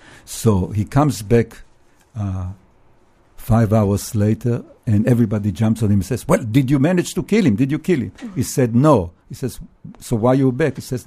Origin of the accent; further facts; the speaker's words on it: Israel; English is a second language; Growing up in Israel, for example, I like most Israelis, I served in the army in Israel.